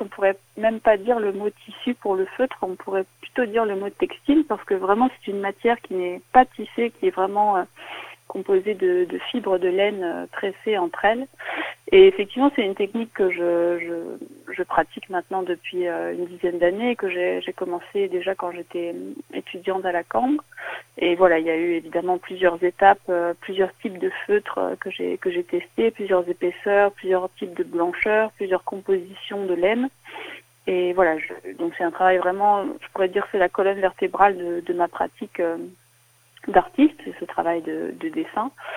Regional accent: Paris, Île-de-France, France; je suis française, j'ai grandi à Paris, j'ai fait 2 années de classe préparatoire à Paris après le baccalauréat, avant d'intégrer l'école de la Cambre à Bruxelles en Belgique

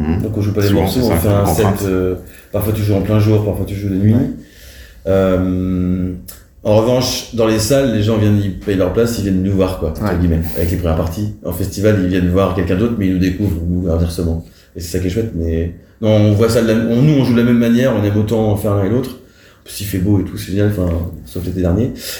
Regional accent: Nantes, Pays de la Loire, France; C'est vraiment Nantes parce qu'on est nantais

